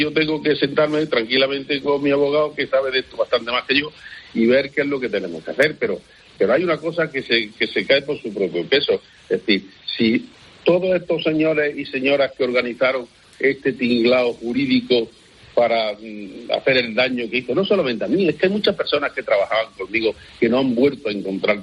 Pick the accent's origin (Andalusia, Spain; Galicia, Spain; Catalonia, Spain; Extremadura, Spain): Andalusia, Spain; Granada; Todos los granadinos, incluido yo, porque soy granadino y pago mi impuesto en Granada